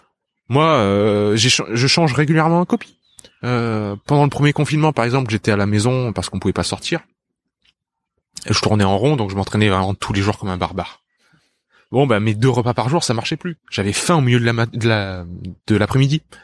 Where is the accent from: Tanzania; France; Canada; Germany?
France; Je viens du sud de la France, donc c'est vrai que ça tourne quand même beaucoup autour des légumes